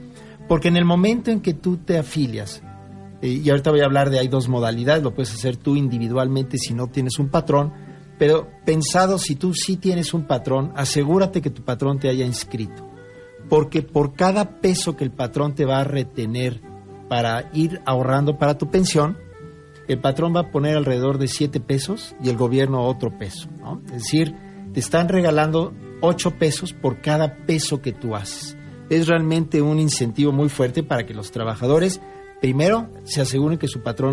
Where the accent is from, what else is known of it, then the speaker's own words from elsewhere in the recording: Mexico; es lo que podemos como mexicanos, entre todos, solidariamente pagando nuestros impuestos